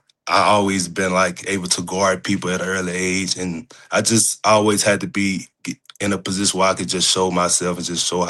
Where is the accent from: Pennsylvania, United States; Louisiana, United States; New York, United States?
Louisiana, United States; Rayville; The basketball scene in my hometown, it was crazy